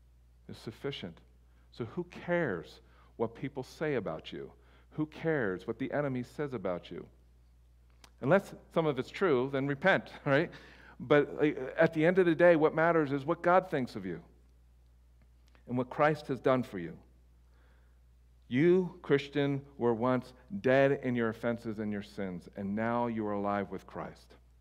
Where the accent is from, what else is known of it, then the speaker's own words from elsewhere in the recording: Ireland; because, you know, we're both Irish.